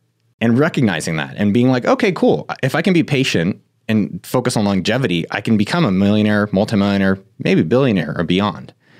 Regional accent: California, United States; I come from Silicon Valley. My stepfather's a software engineer. My father came to this country, didn't speak English.

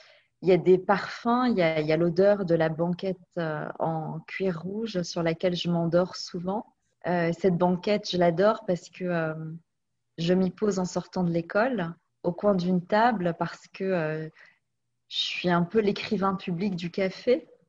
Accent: Paris, Île-de-France, France; born there; je suis née à Paris, dans le 9e arrondissement, dans la même clinique

